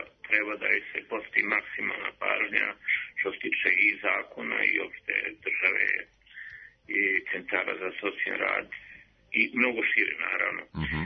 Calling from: Belgrade, Serbia; Iz Beograda.

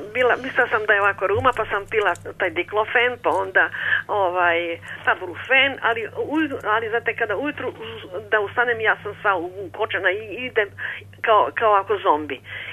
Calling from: Leskovac, Southern and Eastern Serbia, Serbia; Ja sam slušateljka iz Leskovca

